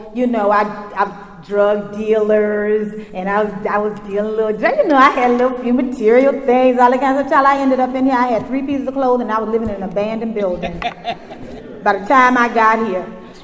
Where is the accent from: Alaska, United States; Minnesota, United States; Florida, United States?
Florida, United States; Miami; She already told you I'm from Miami, Florida.